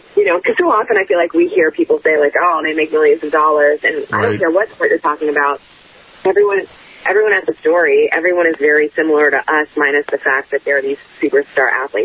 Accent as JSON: {"language": "English", "town": "Washington", "region": "District of Columbia", "country": "United States", "tie": "born or raised there", "said": "he got drafted by Washington, and I was like, oh, this is amazing. My hometown team gets him."}